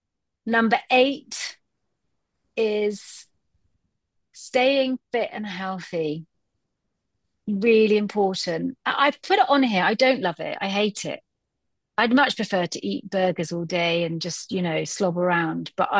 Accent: London, United Kingdom; Number four is London. I love London. I'm a Londoner born and bred. We moved out when I was a kid for a while to have a bit of a sort of more country living, but I really, really love London.

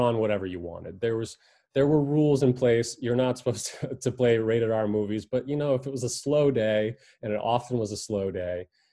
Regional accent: New York, United States; starting out growing up in New York, I was always really into music and story connecting.

